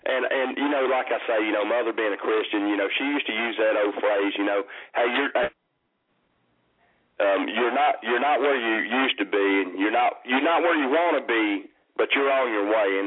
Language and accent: English; the South, United States; I grew up in the Southlands, you know, playing in a rock and roll band.